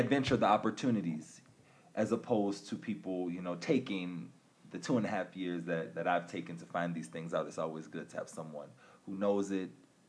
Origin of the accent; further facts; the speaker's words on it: New Orleans, Louisiana, United States; also born or lived in Denver; From there, I moved back home to my hometown, New Orleans, Louisiana. And beyond that, I moved to Denver, Colorado.